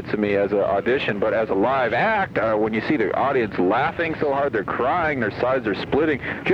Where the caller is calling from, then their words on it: Toronto, Ontario, Canada; Hey, we're calling from Toronto tonight.